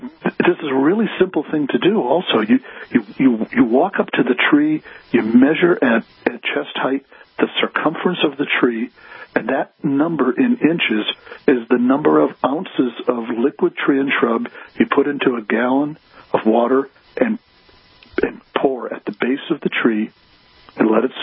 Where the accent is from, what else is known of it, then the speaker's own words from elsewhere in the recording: Michigan, United States; because I had the exact same thing to do as I was growing up in Michigan.